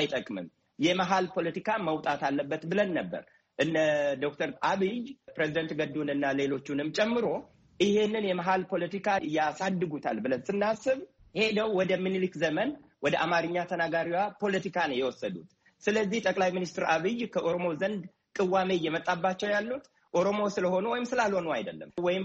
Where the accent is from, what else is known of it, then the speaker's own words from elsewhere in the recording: Oromia, Ethiopia; እኔ አብቹ ነኝ ብያለሁ። ከአዲስ አበባ ዙሪያ ተነቅለው ነው አርሲ የገቡት። አርሲ ነው ተወልጄ ያደግኩት።